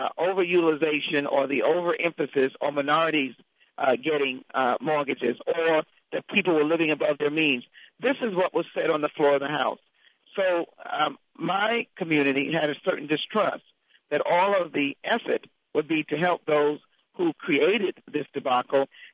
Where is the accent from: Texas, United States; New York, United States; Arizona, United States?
Texas, United States; I come from Texas, the Gulf region, where we saw the oil bust, thought we'd never come out of it.